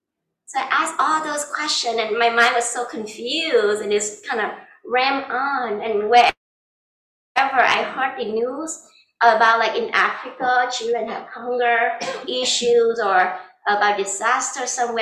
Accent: Vietnam; English is a second language; now in United States; I did not know much about Buddhism, even though I'm from Vietnam.

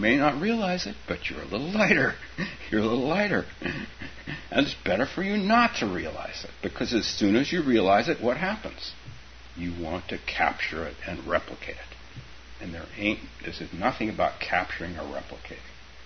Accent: California, United States; I used to live in northern Minnesota. I was a fool. I came here from California and I lived in northern Minnesota.

